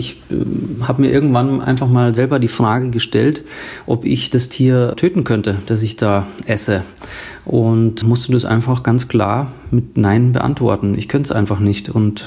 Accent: Bavaria, Germany; bei uns in Bayern sagt man Kartoffelkäse.

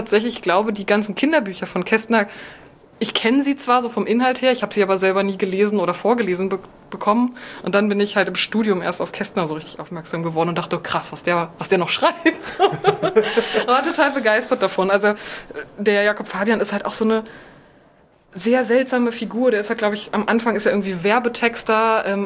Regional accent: Berlin, Germany; Ich glaube, wenn ich an Berlin als meine Heimatstadt denke, habe ich auch mal so eine gewisse Hassliebe dafür übrig.

